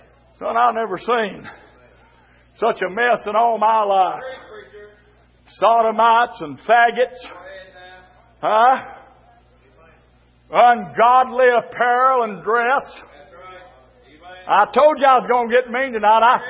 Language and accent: English; United States; Buddy, that's my flag over there. It marks me as an American.